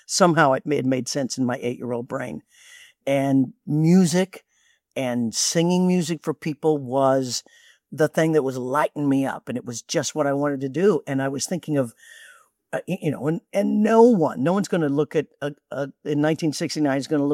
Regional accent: Leavenworth, Kansas, United States; came to my hometown of Leavenworth, Kansas, which we didn't even have a venue for people to play.

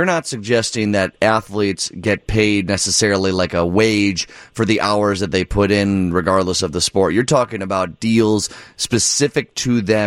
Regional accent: Downers Grove, Illinois, United States; I'm from Downers Grove originally, which is west of the 7th.

